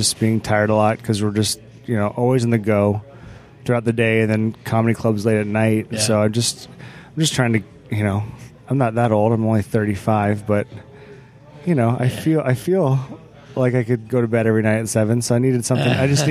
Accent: Phoenix, Arizona, United States; Yeah, I grew up in North Phoenix, just outside of Scottsdale. Went to high school at Horizon High School.

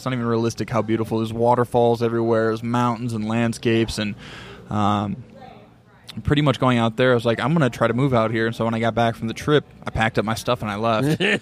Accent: Alabama, United States; now in Pacific Northwest, United States; I grew up in Alabama, right?

